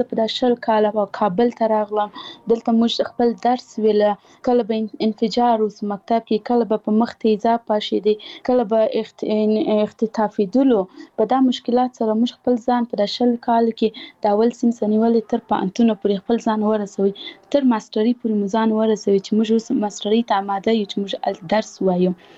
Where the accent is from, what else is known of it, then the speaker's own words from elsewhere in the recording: Paktia, Afghanistan; زه خپل خپل د پکتیا ولایت یم، زه د کلیم